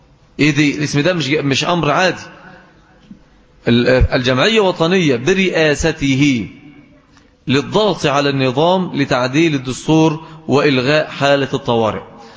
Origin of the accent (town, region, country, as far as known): Egypt